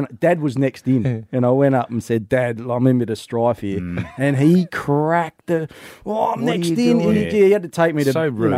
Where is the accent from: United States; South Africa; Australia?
Australia; Angaston, South Australia; so I grew up in Angaston.